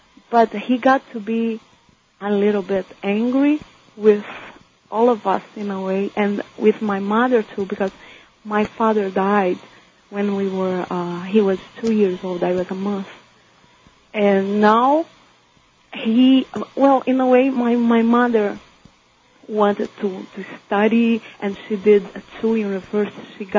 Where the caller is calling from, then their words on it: Brazil; English is a second language; and I'm from Brazil. I'm sorry about my accent.